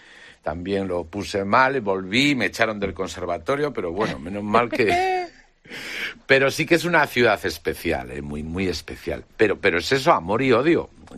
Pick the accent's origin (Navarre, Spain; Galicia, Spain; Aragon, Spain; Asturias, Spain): Galicia, Spain; Vigo; yo soy de Bouzas, que es un barrio